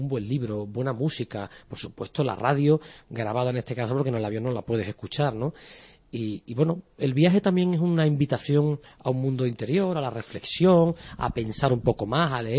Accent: Nerva, Andalusia, Spain; Yo vuelvo, viva Nerva, viva Andalucía y lo que toque. Pero, hombre, sobre todo, viva Nerva, que mi pueblo, y que lo llevaré siempre en mi corazón, vaya donde vaya.

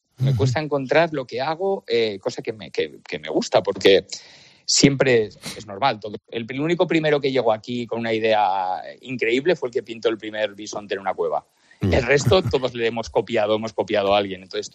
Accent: Castellón, Valencian Community, Spain; born there; Pues mira, Pulpo, yo soy de Castellón. Nací en Castellón, pero la verdad que he vivido en muchísimas partes de España.

